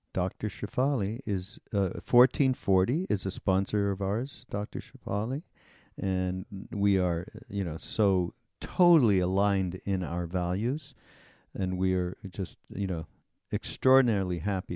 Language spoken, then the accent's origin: English; Canada; I'm from Canada